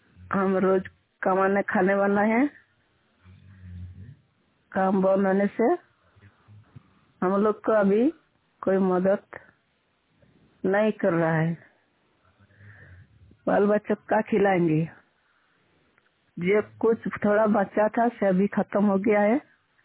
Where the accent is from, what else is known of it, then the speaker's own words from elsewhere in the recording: Jharkhand, India; बोकारो जिला के रहने वाली हूँ।